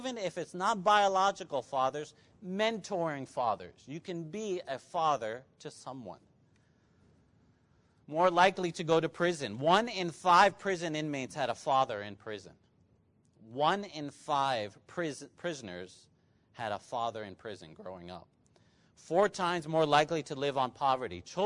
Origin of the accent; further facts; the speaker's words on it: Alabama, United States; I grew up in Alabama, in that state. College football is crazy.